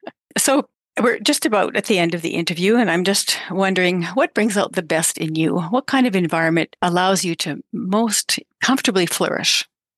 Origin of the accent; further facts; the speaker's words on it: Canada; The first time I went to the South, I'm Canadian, I went to the South, and people would always ask me in the Southern accent, where are you from, girl?